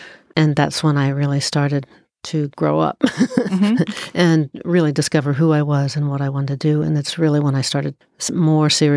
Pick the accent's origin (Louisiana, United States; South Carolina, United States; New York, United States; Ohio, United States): Ohio, United States; Cincinnati; I started photographing seaweed growing up in Cincinnati, I didn't really see seaweed.